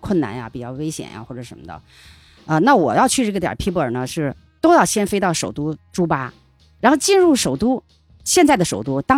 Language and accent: Chinese; China; 咱们作为外人，作为中国人嘛，